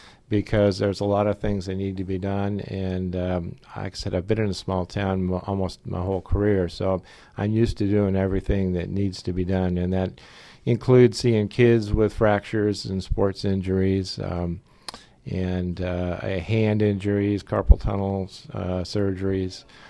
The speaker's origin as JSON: {"language": "English", "town": "San Diego", "region": "California", "country": "United States", "tie": "born there", "said": "I was born in San Diego and went to college and medical school there."}